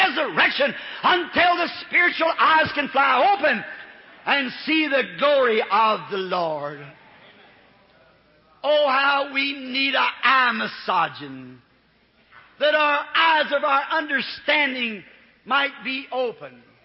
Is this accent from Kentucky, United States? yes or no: yes; Kentucky, United States; You know, I'm a Southerner. And down in the country where we live, way back in the mountain country of Kentucky, the children used to get sore eyes.